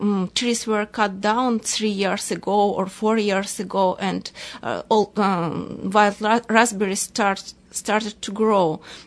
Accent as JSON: {"language": "English", "region": "Minsk", "country": "Belarus", "said": "I'm from Belarus. I was born in the capital of Belarus, Minsk, and it's a big city. It's almost 3 million people, almost big as Toronto, but it's a very compact city."}